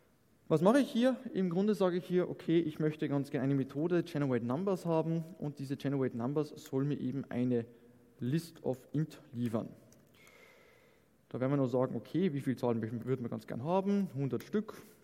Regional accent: Austria; Ich komme aus Österreich

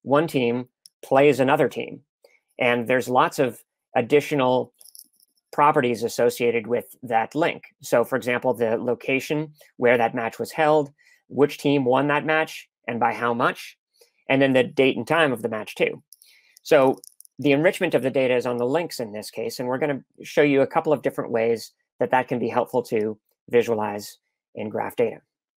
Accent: United States; Now, I'm an American.

